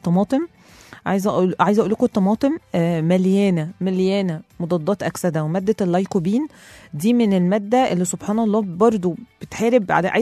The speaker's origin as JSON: {"language": "Arabic", "country": "Egypt", "said": "أنا عارفة إن إحنا كمصريين مش بنحب قوي نزور الدكاترة والمعامل"}